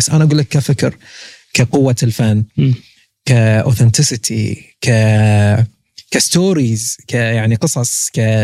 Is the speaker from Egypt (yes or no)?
no; Bahrain; تجربتي أنا كبحريني اشتغل يعني سوى معارض هني في الإمارات وفي السعودية